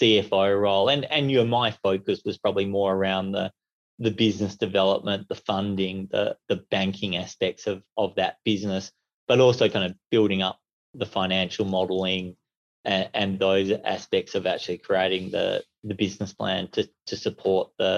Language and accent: English; Perth, Western Australia, Australia; also born or lived in Oregon, United States; Spent a little bit of time growing up in the States, in Oregon, where my dad did some studies at OU, but mainly here in Perth, Western Australia, where I did my schooling and went to the University of Western Australia.